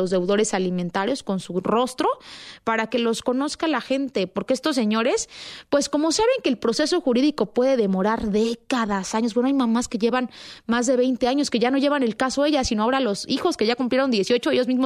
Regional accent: Oaxaca, Mexico; now in Mexico City, Mexico; primero en Oaxaca, de donde soy, después en Ciudad de México, que es donde vivo

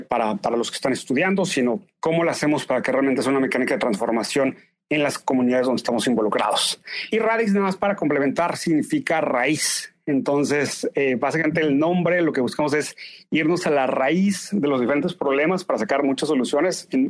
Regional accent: Mexico; yo estaba trabajando en Washington D.C., muy feliz por acá, por Estados Unidos, como siempre y como buen mexicano

